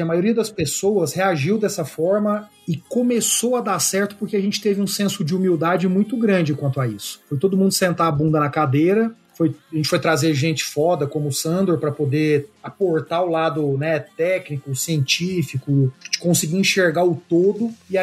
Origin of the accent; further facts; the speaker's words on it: Uberaba, Minas Gerais, Brazil; moved away as an adult; now in São Paulo, Brazil; Claro, cara, eu sou um cara do interior do Brasil, sou de Uberaba, Minas Gerais.